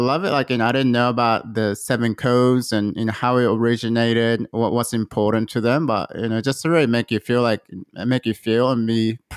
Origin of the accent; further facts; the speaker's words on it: United States; Yeah, I grew up in America. Most of my friends were Christians